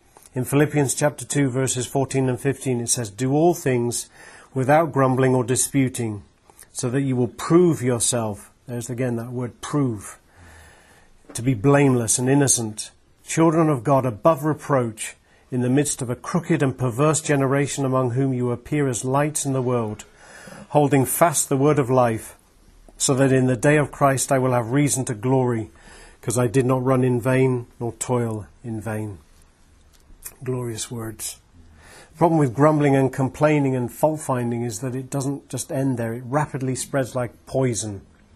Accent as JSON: {"language": "English", "country": "United Kingdom", "said": "we love complaining, and it's a national pastime. And we just, you know, brush it off saying, well, we're just British, ha ha ha, how funny."}